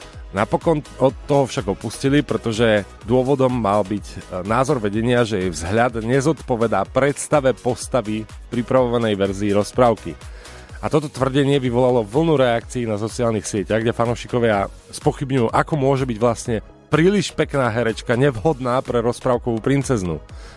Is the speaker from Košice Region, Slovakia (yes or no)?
yes; Košice, Košice Region, Slovakia; ktorá je na Košiciach, na mojom rodnom meste. Milujem východ.